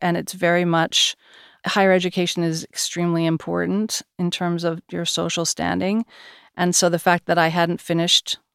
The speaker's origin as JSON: {"language": "English", "town": "Los Angeles", "region": "California", "country": "United States", "tie": "born or raised there", "said": "After I was at Princeton, I moved back to my hometown of Los Angeles, and I got a job in the entertainment industry."}